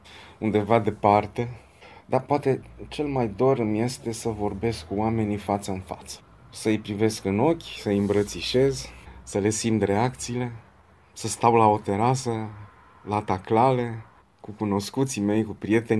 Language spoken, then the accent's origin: Romanian; Bucharest, Romania; din București.